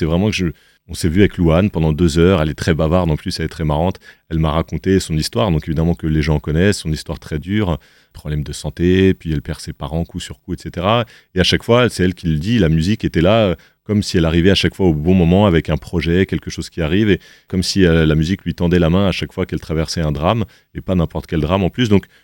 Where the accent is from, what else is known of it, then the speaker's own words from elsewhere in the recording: Saint-Denis, Île-de-France, France; Après, moi, je viens de Saint-Denis et très vite, au collège, on a écouté beaucoup de rap français.